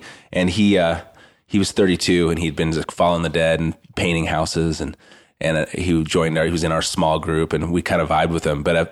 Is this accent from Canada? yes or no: no; Boise, Idaho, United States; growing up in Boise